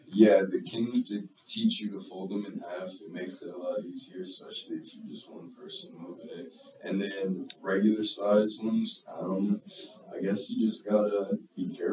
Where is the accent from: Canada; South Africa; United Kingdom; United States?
United States; Cleveland, Ohio; Well, I grew up in the Cleveland area. My family, they're a little scattered around, but they're all in Northeast Ohio, so not too far.